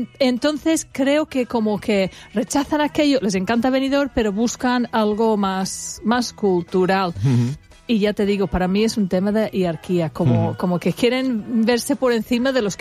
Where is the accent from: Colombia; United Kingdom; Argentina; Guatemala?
United Kingdom; England; moved away; Yo era pequeña, y date cuenta que llevo 40 años viviendo aquí, pero cuando era pequeña y vivía en Inglaterra